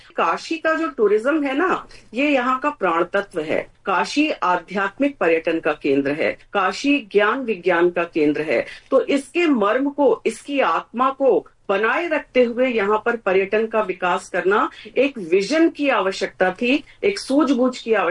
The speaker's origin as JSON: {"language": "Hindi", "town": "Varanasi", "region": "Uttar Pradesh", "country": "India", "said": "हम दशाश्वमेध घाट के रहने वाले हैं"}